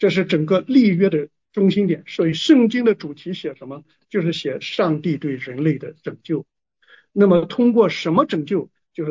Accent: China; 所以我们中国人呢，常常把这个悔改前边呢加了一个字，叫做认罪

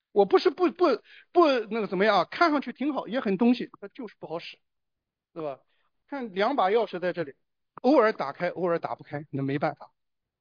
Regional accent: China; 我们中国人有几千年的文明史，可是为什么几千年以后，我们中国人落到了一种一穷二白的状态里头？

